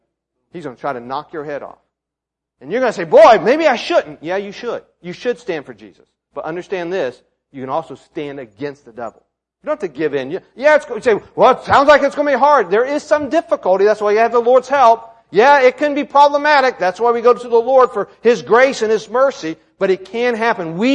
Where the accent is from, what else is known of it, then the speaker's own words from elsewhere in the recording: West Virginia, United States; maybe because I grew up in West Virginia, that's what it is